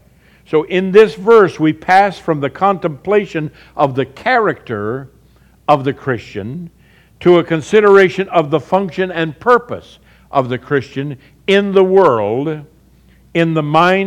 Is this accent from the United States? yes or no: no; Ireland; You can take something, since I'm Irish, I'll go with potatoes.